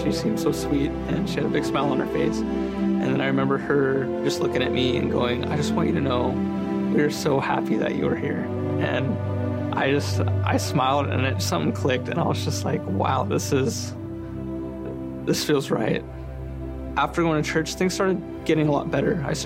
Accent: Tri-Cities, Washington, United States; I'm from Tri-Cities, Washington, born and raised.

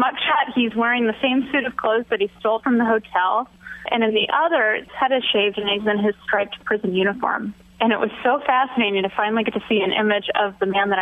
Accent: Centralia, United States; Most of the family remained in my hometown, Centralia, but there were a few that strayed

